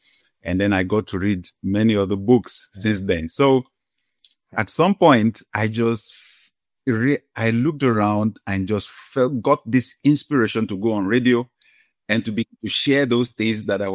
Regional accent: Nigeria; I grew up in Africa, grew up in Nigeria

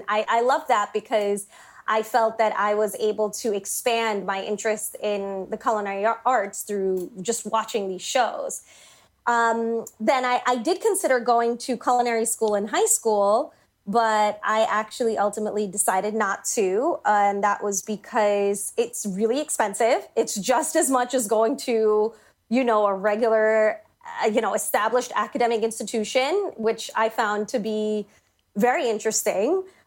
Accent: India; now in Boston, United States; I'm Indian

